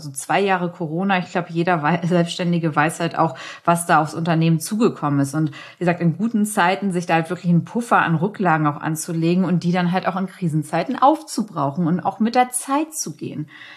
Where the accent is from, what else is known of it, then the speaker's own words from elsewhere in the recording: Hamburg, Germany; Ich kenne es seit Kindertagen als Hamburgerin.